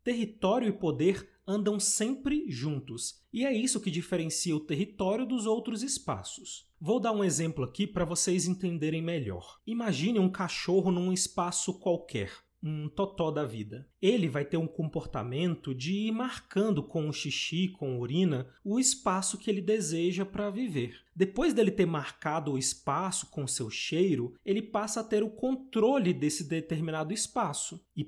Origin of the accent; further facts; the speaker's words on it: Brasília, Federal District, Brazil; moved away as an adult; Eu mesmo já faz quase uma década que me mudei de Brasília, que foi a cidade onde eu nasci e vivi a maior parte da minha vida.